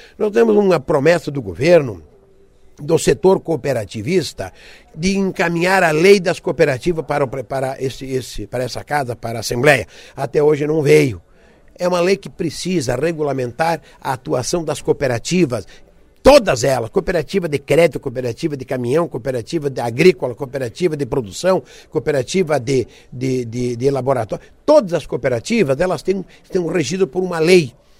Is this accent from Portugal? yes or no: no; Caçador, Santa Catarina, Brazil; a exemplo da minha terra, que é Caçador.